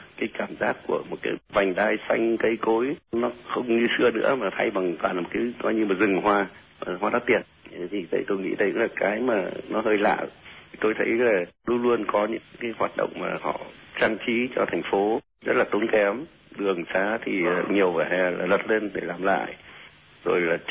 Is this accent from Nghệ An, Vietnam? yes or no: no; Hanoi, Vietnam; Tôi bản thân tôi là một người Hà Nội